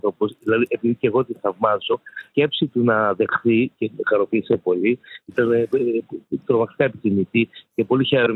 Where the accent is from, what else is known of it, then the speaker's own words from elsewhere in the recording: Thessaloniki, Central Macedonia, Greece; είμαι και στην πόλη μου, είμαι και στη Θεσσαλονίκη.